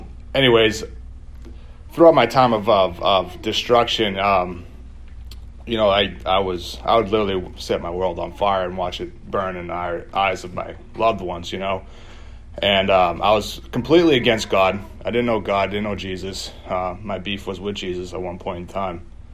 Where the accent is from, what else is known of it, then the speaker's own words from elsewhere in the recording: Lowell, Massachusetts, United States; I'm from Lowell, Massachusetts.